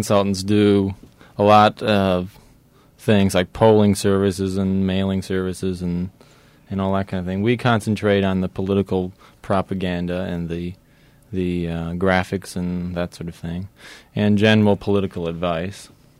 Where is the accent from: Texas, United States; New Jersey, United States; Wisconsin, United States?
Wisconsin, United States; Milwaukee; now in San Francisco, United States; I'm from Milwaukee, Wisconsin. And I came out here like most gay people, sort of wandering out to San Francisco